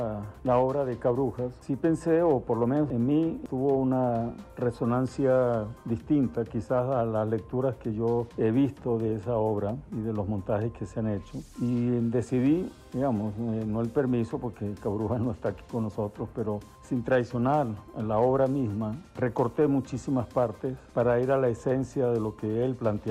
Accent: Puebla, Mexico; Porque creo que nosotros como poblanos también a veces entramos en una especie de embudo

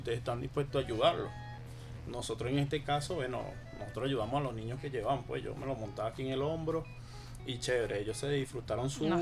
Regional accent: Caracas, Capital District, Venezuela; Yo soy de acá de Caracas

